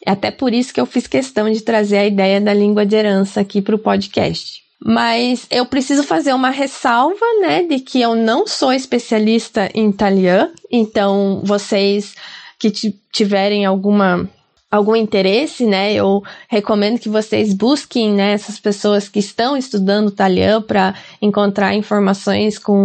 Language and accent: Portuguese; Pato Branco, Paraná, Brazil; now in Curitiba, Brazil; eu saí de Pato Branco já há muito tempo, né, e eu já nem tenho mais tantas marcas também, nem do meu, da minha variedade de patobranquense, assim, né, eu fui ocultando meus daí, né, deixando eles bem escondidinho. Tô com um movimento, né, de falar mais parecido com a capital.